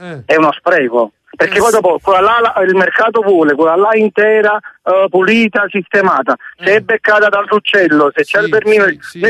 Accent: Chiaiano, Campania, Italy; Sì, siamo di Chiaiano, sì

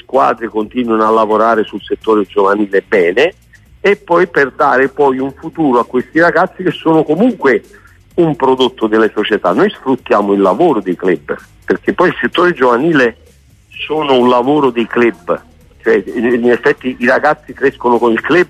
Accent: Naples, Campania, Italy; Io poi da napoletano

